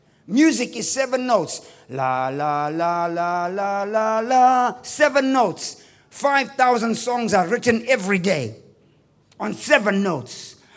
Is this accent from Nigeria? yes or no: yes; Nigeria; We are the richest in the universe. Say, as Nigerian women.